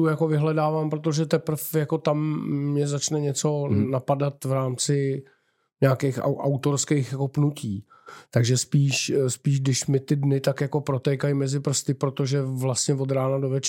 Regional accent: Karlovy Vary, Karlovy Vary Region, Czechia; born there; co se týče toho, že bych to vnímal jako svý rodiště, tak to je to, že to vím

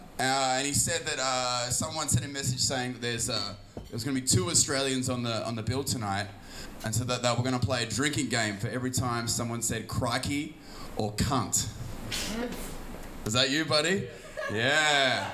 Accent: Hanoi, Vietnam; As you can probably tell by hearing me talk, I'm from Hanoi.

